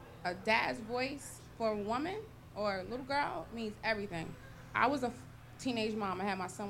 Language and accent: English; New Jersey, United States; Nobody knew I was pregnant, nothing. I'm from Jersey.